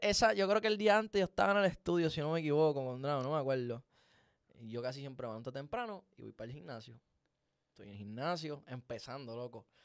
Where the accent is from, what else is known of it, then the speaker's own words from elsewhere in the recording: Lares, Puerto Rico; yo obviamente soy de Lares